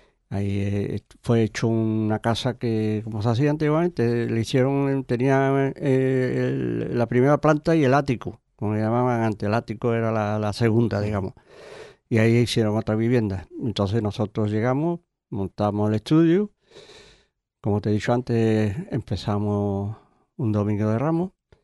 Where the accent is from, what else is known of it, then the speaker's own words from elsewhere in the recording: Jerez de la Frontera, Andalusia, Spain; now in El Puerto de Santa María, Spain; Yo venía, lógicamente, también de Jerez, pero vamos, que ya, como he dicho antes, yo soy más portugués que portugués.